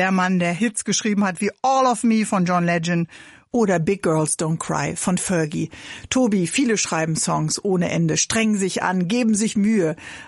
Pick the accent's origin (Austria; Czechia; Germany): Germany; Bremen; Ich komme aus Bremen, da waren sehr viele Bhagwan-Musiker.